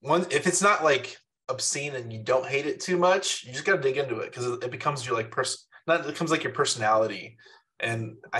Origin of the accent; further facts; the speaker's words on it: Chicago, Illinois, United States; I don't know if you know this host out of Chicago, because I'm originally from Chicago.